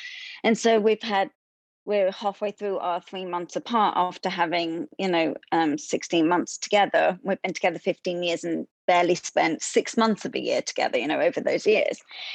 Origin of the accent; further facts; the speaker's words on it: London, United Kingdom; moved away as an adult; now in United States; I came from London in 2008. And then I was in Broadway shows